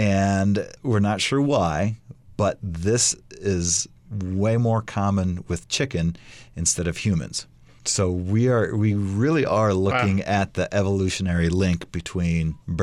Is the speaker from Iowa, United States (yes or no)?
yes; Iowa, United States; now in Idaho, United States; You know, growing up in the Midwest and Iowa, not a lot of public lands for us to use.